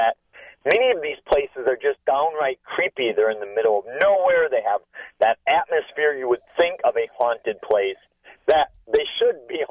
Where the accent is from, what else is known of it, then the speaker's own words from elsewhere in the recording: Eau Claire, Wisconsin, United States; near Eau Claire, my hometown, 20-odd years ago